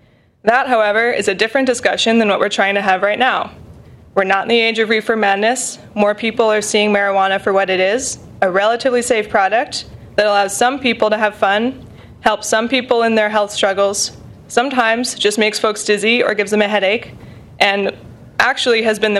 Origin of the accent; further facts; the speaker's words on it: Petersburg, United States; I'm representing myself. I grew up in Petersburg, graduated class of 06, and I moved home in 2013. I'm excited to be in my hometown